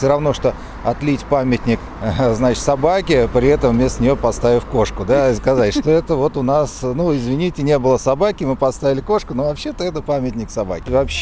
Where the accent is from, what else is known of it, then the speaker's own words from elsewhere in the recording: Moscow, Russia; Мы из Москвы.